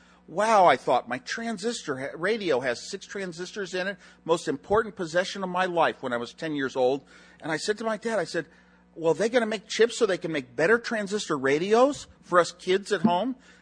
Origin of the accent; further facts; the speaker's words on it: West Coast, United States; I grew up on the West Coast, you know, and I was very distant from the East Coast, and being shy, never really wanted to deal with those East Coasters.